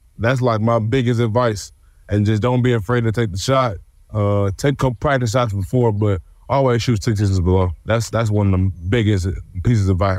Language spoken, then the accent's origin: English; Alexandria, Louisiana, United States; You know, I'm from Alexandria, Louisiana, and they do a little hunting and fishing out there